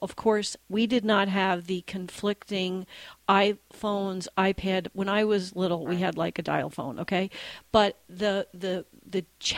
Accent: New Jersey, United States; I'm from New Jersey. We did not stop pollution in the Hudson River by picking pieces of garbage out of the river.

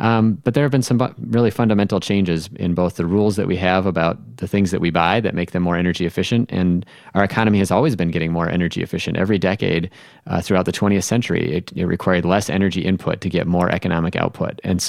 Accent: Minnesota, United States; In my home state of Minnesota, that's a pretty constant year-round temperature

